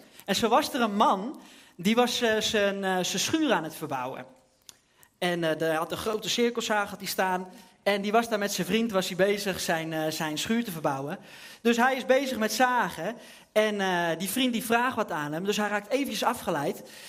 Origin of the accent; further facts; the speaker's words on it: Amsterdam, North Holland, Netherlands; Misschien hoor je het aan mij, ik kom niet uit deze regio. Ik kom uit de regio Amsterdam.